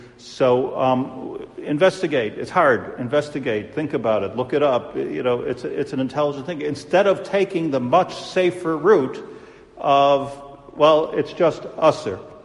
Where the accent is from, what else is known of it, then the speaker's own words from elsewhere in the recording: United States; So, you know, as I said last week, you know, there's in this country, I'm from America.